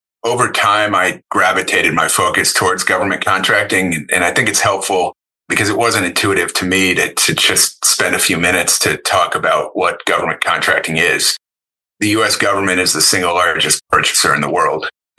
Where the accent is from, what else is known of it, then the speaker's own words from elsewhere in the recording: Florida, United States; moved away as an adult; I grew up in South Florida. I decided to move away for college.